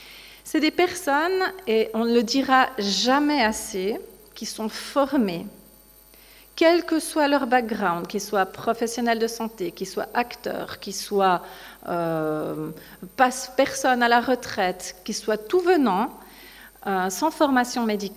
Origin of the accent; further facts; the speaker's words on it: Switzerland; pour vous présenter mon accent, puisque je viens de Suisse, à côté francophone. Sur le programme, on m'a mis Genève.